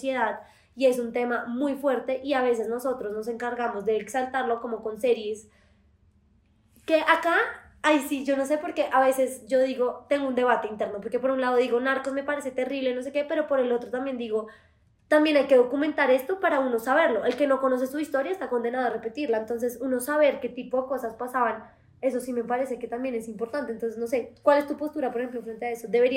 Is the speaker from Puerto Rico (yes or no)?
no; Colombia; tú llegas como colombiano a cualquier parte